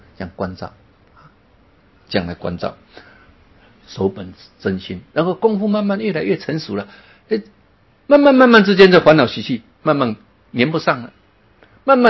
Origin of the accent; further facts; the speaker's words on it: China; 但是对我们中国人来讲